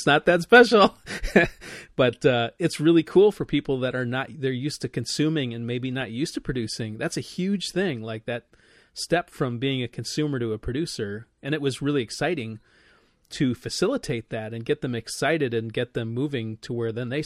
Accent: Midwest, United States; and I'm a Midwesterner, so there's this tendency to feel like you're tooting your own horn a little too much.

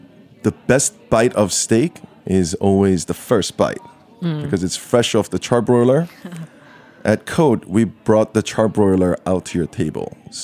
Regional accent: South Korea; now in New York, United States; Growing up in Korea, I loved Korean barbecue restaurants. And it's convivial. It's exciting. It's very interactive. When I moved to New York, New York was also hallmark place for American steakhouses.

